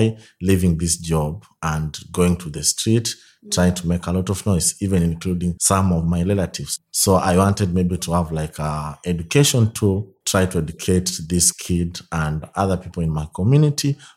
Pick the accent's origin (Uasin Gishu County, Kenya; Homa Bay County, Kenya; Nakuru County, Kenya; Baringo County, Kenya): Uasin Gishu County, Kenya; Soi; also born or lived in Kibera, Nairobi; age 25, and I'm from Kenya in a place called Soi near Eldoret Town.